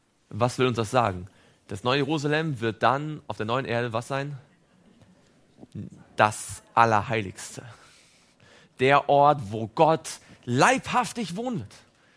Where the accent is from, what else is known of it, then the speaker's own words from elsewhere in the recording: Baltic coast, Germany; Ich bin am Meer groß geworden, an der Ostsee.